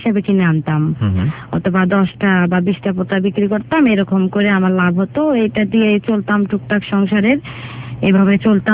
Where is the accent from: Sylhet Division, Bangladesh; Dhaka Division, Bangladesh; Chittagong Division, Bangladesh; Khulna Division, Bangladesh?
Dhaka Division, Bangladesh; Dhaka; আমি ঢাকাতেই বড় হয়েছি।